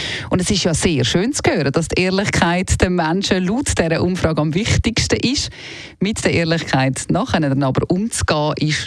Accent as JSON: {"language": "German", "country": "Switzerland", "said": "Nach der gängigen Vorstellung bei uns in der Schweiz ist ja der Erfolg verbunden mit viel Arbeiten"}